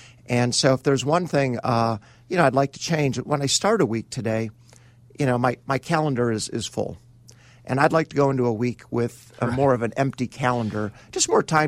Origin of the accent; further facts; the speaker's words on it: Indiana, United States; now in Chicago, United States; you know, as you mentioned, I grew up in Indiana, so nearby. I went to school here in Chicago.